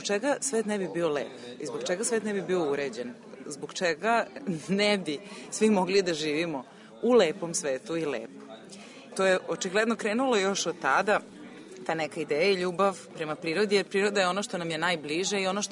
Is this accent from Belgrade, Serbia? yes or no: no; Novi Sad, Vojvodina, Serbia; Ja sam gradsko dete, ja sam Novosađanka rođena, tako da ove, i suprug moj i ja smo Novosađani u principu.